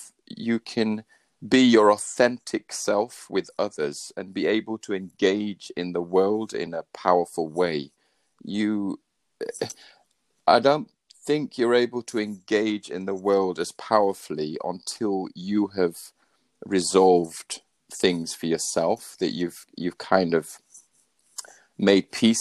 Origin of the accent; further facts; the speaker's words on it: Wales, United Kingdom; born there; I was born in North Wales. I studied in Wales at the University of Wales.